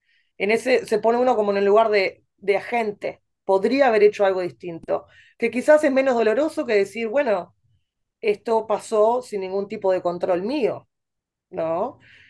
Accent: Uruguay; moved away as an adult; now in New York, United States; Yo soy inmigrante, nací en Uruguay, estudié en la Facultad de Psicología y luego me vine a New York, en donde me seguí entrenando en psicoanálisis. Hace 10 años, un poco más de 10 años que estoy acá

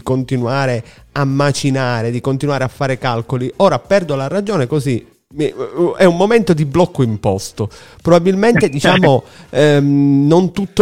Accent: Sicily, Italy; come si dice dalle nostre parti, che siamo siciliani entrambi

